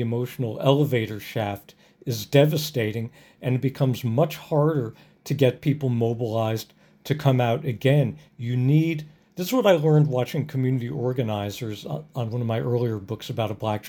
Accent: New Jersey, United States; live there part time now. I grew up in New Jersey and have family and friends there to this day.

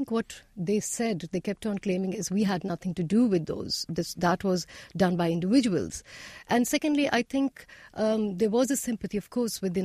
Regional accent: Kuwait; I was so disinterested because I was raised in Kuwait and I had very little exposure to the Pakistani media scene or the political scene.

